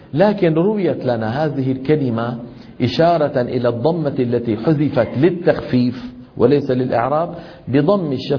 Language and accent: Arabic; Damascus, Damascus Governorate, Syria; لما ينزل إلى دمشق اللي هي مدينتي أنا